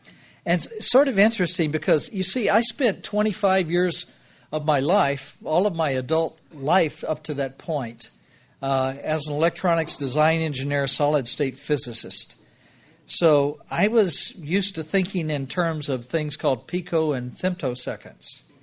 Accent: Dallas, Texas, United States; I was born and raised in Dallas, Texas, like I said, and I was raised in a Jewish family, but they were not a religious family.

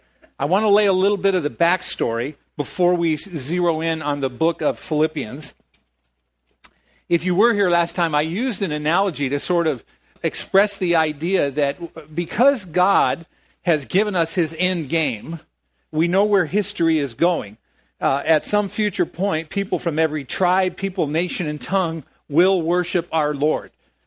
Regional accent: San Diego, California, United States; I'm from San Diego, so we have the Ronald Reagan Station there.

